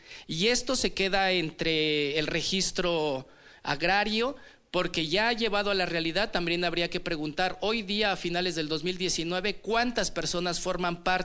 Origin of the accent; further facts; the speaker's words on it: Santo Tomás Ajusco, Mexico City, Mexico; también vengo de la comunidad de Santo Tomás Ajusco